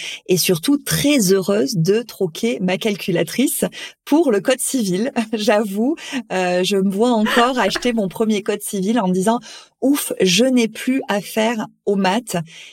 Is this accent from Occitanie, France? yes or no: yes; Montpellier, Occitanie, France; donc je suis montpelliéraine d'origine, comme toi. Je suis maman de deux enfants